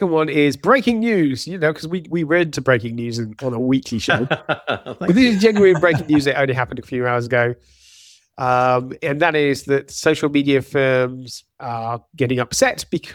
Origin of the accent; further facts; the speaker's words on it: Australia; we are Australian. Plus.